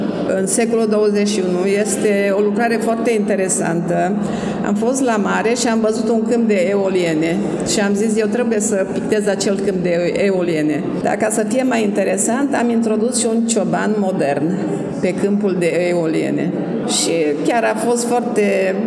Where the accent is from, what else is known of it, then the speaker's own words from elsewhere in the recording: Arucuta, Cluj County, Romania; Satul Arucuta din județul Cluj.